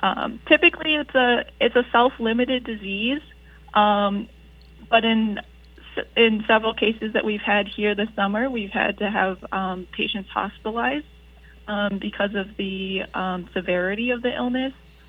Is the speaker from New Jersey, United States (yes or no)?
no; Minnesota, United States; I'm from Minnesota originally, but more on the Twin Cities area